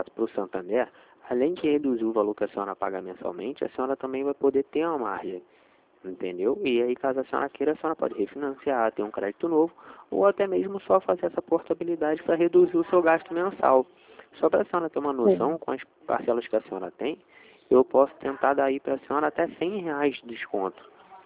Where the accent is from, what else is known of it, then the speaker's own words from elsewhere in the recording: Rio de Janeiro, Brazil; eu sou aqui da Vila da Penha